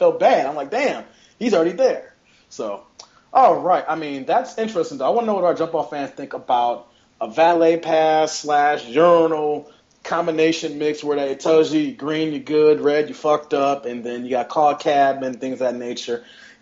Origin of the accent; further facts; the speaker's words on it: Bolingbrook, Illinois, United States; shout out to people who I grew up with in Bolingbrook.